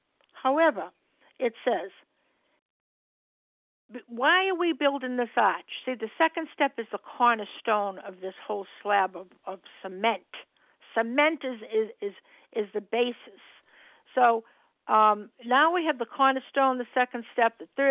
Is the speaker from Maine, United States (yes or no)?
no; Massachusetts, United States